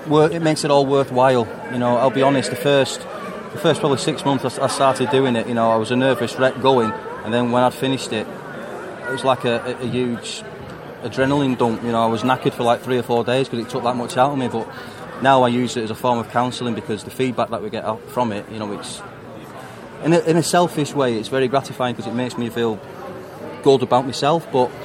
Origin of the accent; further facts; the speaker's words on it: Oldham, North West England, United Kingdom; I do very much still see myself as being a Warringtonian, even though I am from Oldham.